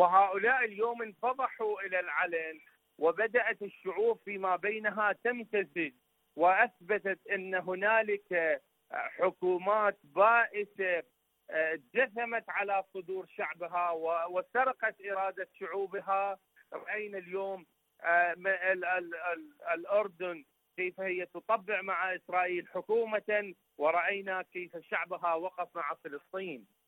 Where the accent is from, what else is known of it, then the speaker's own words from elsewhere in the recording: Iraq; من العراق.